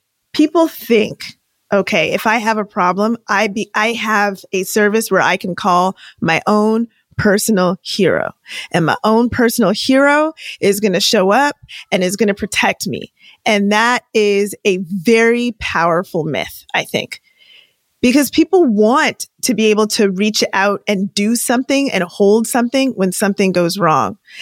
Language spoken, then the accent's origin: English; Toronto, Ontario, Canada; now in Los Angeles, United States; So in my hometown right now, like I live in LA, but in my hometown's Toronto. In my hometown in Toronto, Canada, there's a massive car theft ring happening.